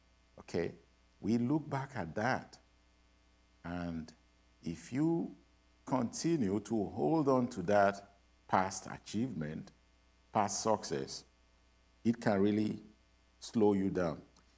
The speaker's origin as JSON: {"language": "English", "country": "Nigeria", "tie": "born or raised there", "said": "I grew up in Nigeria"}